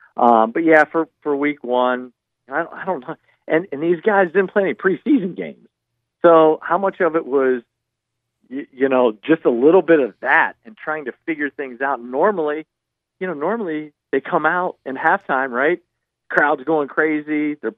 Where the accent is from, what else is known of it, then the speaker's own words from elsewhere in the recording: Ohio, United States; growing up in Northeast Ohio, I am the furthest from a Steelers fan that you'll find